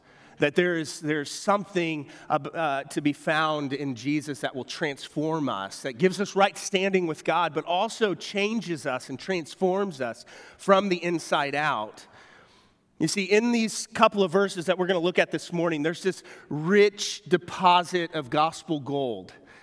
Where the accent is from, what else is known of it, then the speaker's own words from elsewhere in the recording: West Plains, Missouri, United States; We didn't have to travel to West Plains. I'm from Southern Missouri.